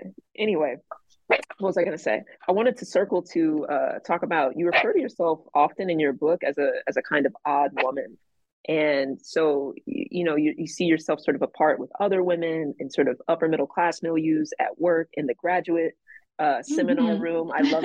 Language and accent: English; Atlanta, Georgia, United States; Now I'm going to tangent, but I'm from Atlanta, and so